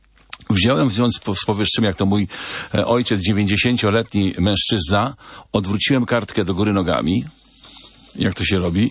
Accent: Łąck, Masovian Voivodeship, Poland; ja jestem z Łącka, koło Płocka, tak więc no, znam to rolnictwo mazowieckie.

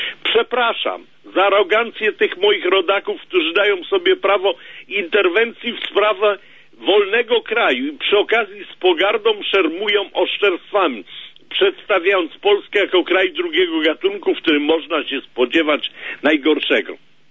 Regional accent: France; Polish is a second language; Dlatego też jako Francuz chcę panu prezydentowi Rzeczpospolitej i panu premierowi powiedzieć przepraszam.

